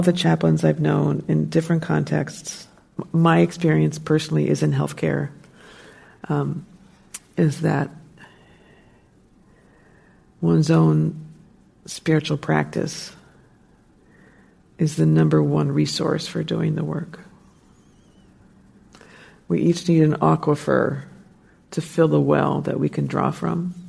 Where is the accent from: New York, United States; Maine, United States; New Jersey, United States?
New Jersey, United States; now in California, United States; And I'm from New Jersey. So if you've seen The Sopranos, those are my people. So I'm very bold and direct. I don't mind talking when somebody else is talking, but I've noticed here in California people do not like that.